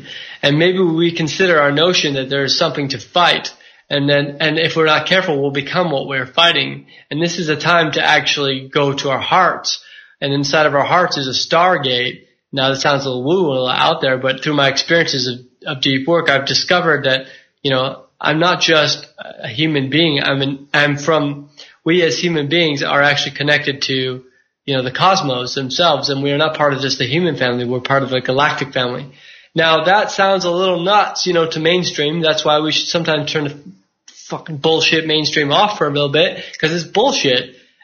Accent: California, United States; like growing up in Silicon Valley, this is weird.

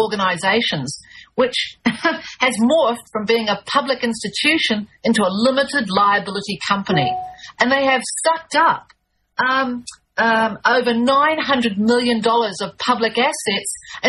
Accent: United States; moved away; And as an American, I can stand here, you know, on the very edge of the South Pacific and go, oh, my goodness, what have you done?

